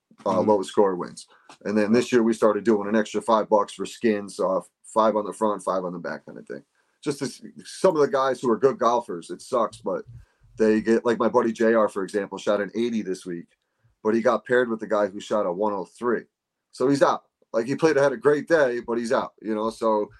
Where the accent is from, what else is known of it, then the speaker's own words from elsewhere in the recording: Troy, United States; So where I grew up in Troy, it's like picture like New York City, how the different boroughs kind of thing.